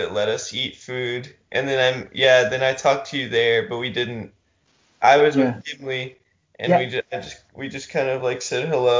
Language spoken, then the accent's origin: English; Louisiana, United States; I'm from Louisiana. I met Juju on the PCT going southbound in 2018, and I'm 23 years old.